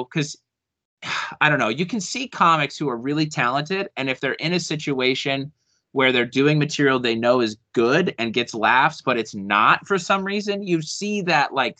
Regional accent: Utah, United States; I was raised in Utah. So I say I'm from Utah.

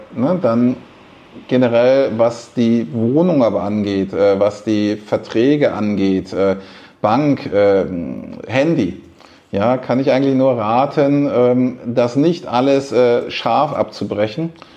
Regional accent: Munich, Bavaria, Germany; moved away as an adult; now in Portugal; Ich hätte mich eigentlich als Münchner eher nach Italien orientiert

